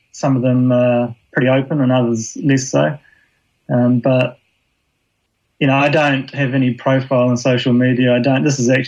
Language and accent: English; New Zealand; moved away as an adult; now in United Kingdom; I grew up in New Zealand, became a lawyer, studied at university, became a lawyer, came to the UK like a lot of New Zealanders in the late 1990s for a two-year experience, and I've been here pretty much ever since.